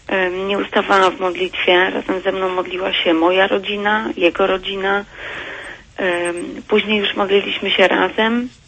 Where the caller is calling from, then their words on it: Warsaw, Masovian Voivodeship, Poland; Jestem z Warszawy.